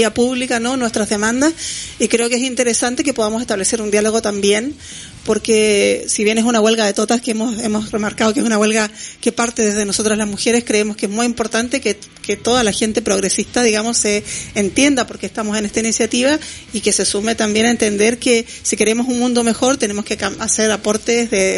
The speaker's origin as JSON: {"language": "Spanish", "country": "Chile", "said": "Yo soy chilena y en Chile el modelo horroroso que tenemos de neoliberal"}